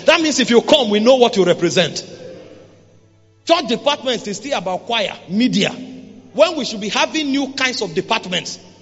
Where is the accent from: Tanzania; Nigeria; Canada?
Nigeria; English is a second language; I'm Nigerian.